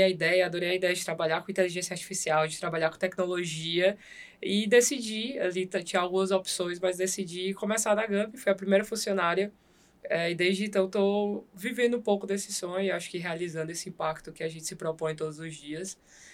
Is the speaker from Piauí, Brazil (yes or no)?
yes; Piauí, Brazil; moved away as an adult; now in São Paulo, Brazil; Sou uma piauiense de 31 anos, morando há 10 anos aqui em São Paulo.